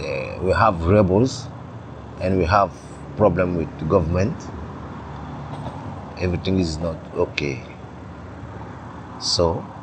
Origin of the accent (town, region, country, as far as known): Chad; English is a second language; now in Italy